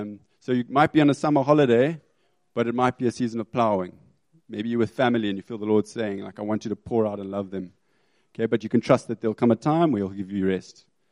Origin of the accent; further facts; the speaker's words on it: Zimbabwe; I can't look at a cow and not use the Shona word, because I'm from Zim